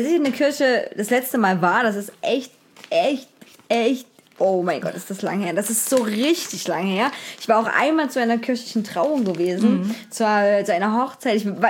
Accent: Reinsdorf, Saxony, Germany; Ich kann ja sagen, wo ich herkomme, aus Reinsdorf, ist nah an Zwickau

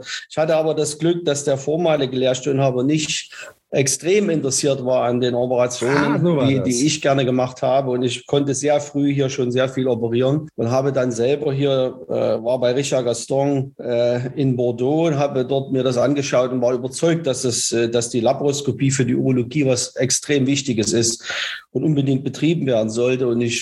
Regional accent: East Germany, Germany; ich bin in der DDR groß geworden

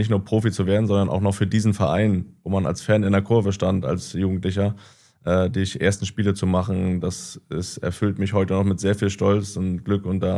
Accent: Greifswald, Mecklenburg-Vorpommern, Germany; Also wir sind in Greifswald groß geworden

